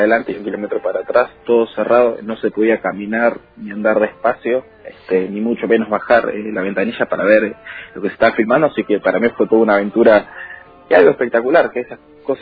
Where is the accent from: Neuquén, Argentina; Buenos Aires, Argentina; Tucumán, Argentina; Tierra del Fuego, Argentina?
Tierra del Fuego, Argentina; Río Grande; also born or lived in Trelew; Y ya a los pocos meses de haber nacido ya estaba radicado acá en la ciudad de Río Grande.